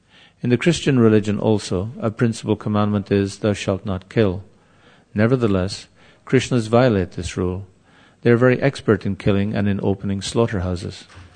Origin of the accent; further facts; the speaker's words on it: Ireland; I'm from Ireland